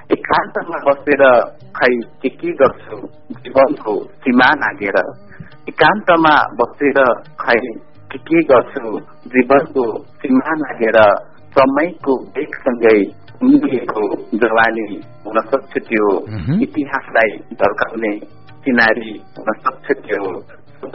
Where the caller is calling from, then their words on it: Lumbini Province, Nepal; म रूपन्देहीबाट।